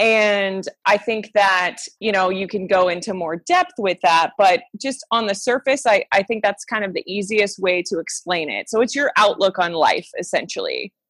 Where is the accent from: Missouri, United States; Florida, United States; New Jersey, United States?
Missouri, United States; St. Louis; moved away as an adult; now in Hanoi, Vietnam; I grew up in the Midwest. So born and raised in St. Louis. And lived a pretty stable, non-moving life, which has turned into the complete opposite in my adult life.